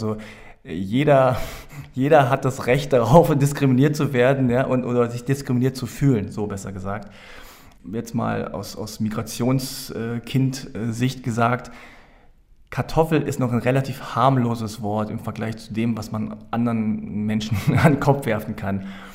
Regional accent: Germany; ich bin koreanischer Herkunft, aber in Deutschland geboren und aufgewachsen

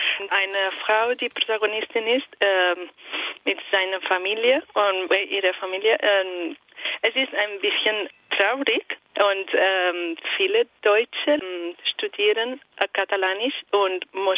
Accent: Italy; German is a second language; Ich bin Italienerin und habe ich Philosophie studiert.

